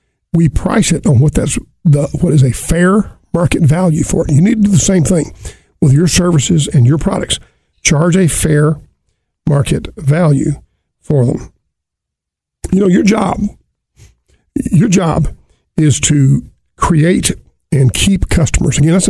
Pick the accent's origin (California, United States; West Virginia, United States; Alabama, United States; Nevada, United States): Alabama, United States; the famed Alabama coach, Bear Bryant, who I grew up in Alabama